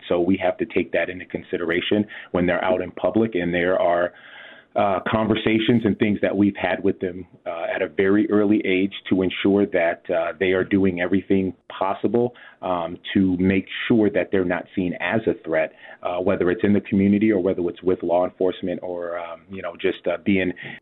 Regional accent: San Diego, California, United States; born or raised there

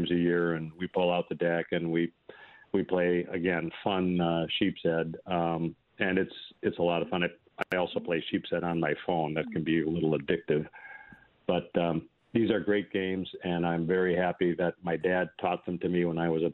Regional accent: Menomonee Falls, Wisconsin, United States; I grew up in Menominee Falls, actually.

